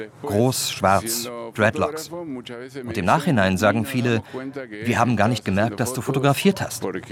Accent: Argentina; Es ist sehr schwierig, wieder zurückzugehen, zu sagen, ich bin Argentinier und sonst nichts.

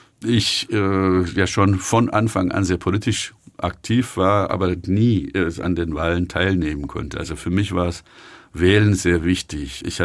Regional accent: Kayseri, Kayseri Province, Turkey; also ich komme auch aus Kayseri. Kayseri ist ja so ein Schwabenstaat der Türkei.

